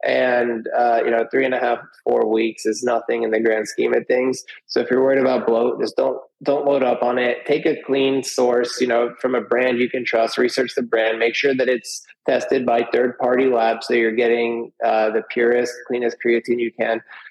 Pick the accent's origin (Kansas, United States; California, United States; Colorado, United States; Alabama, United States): California, United States; San Diego; But you know, I grew up in San Diego, California. So right near the border there.